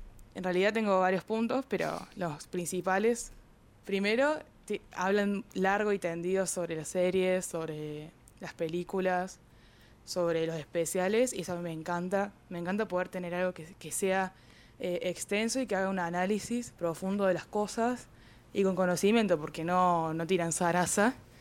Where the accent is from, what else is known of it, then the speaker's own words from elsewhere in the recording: Río Cuarto, Córdoba, Argentina; porque soy de Río Cuarto.